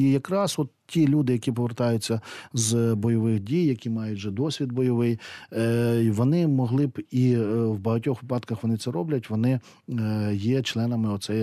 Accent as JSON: {"language": "Ukrainian", "region": "Volyn Oblast", "country": "Ukraine", "tie": "born or raised there", "said": "от на території Волинської області, звідки я родом"}